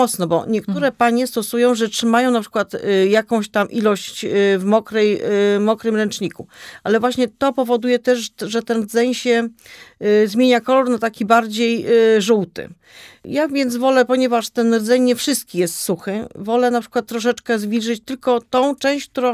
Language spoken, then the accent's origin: Polish; Tułowice, Opole Voivodeship, Poland; Więc ja pochodzę z Tułowic i po prostu tam są takie tereny znane dla mnie jeszcze